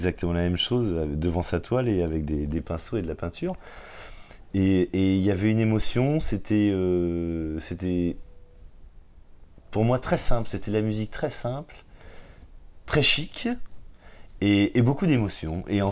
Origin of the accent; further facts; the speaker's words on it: Rennes, Brittany, France; Puisque je suis rennais, mais j'ai déserté pendant 20 ans ma ville.